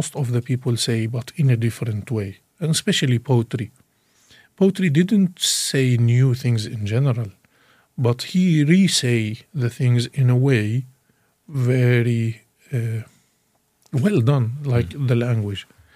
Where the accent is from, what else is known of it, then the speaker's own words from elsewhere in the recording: Syria; English is a second language; In the end, I lost two countries. I am Palestinian from Syria. Lost both.